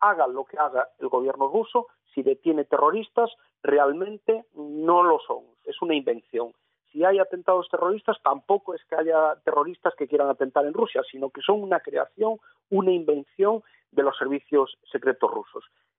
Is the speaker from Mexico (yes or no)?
no; Spain; en mi país, en España